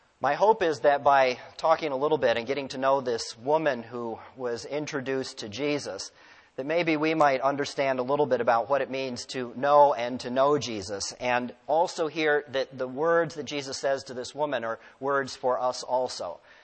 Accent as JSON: {"language": "English", "region": "Ohio", "country": "United States", "said": "The guy next to me was from Iowa. I introduce myself and say that I'm from Ohio."}